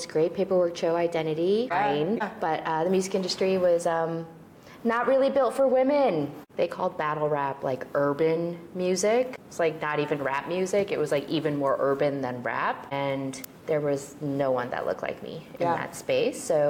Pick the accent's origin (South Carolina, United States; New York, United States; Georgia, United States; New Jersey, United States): New Jersey, United States; I grew up in Jersey. Run the streets with Smack.